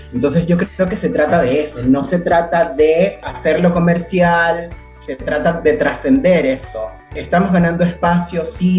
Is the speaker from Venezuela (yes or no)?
yes; Venezuela; moved away; En mi caso, yo soy inmigrante, yo soy venezolano, tengo 3 años acá. Y el hecho de venir de otro contexto súper conservador, haber crecido en un lugar de la cordillera súper conservador y venir a esta ciudad